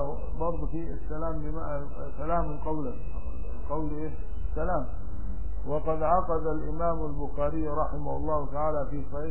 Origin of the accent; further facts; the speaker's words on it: Upper Egypt, Egypt; لكن لو انكرت واحد من الصالحين عندنا في الصعيد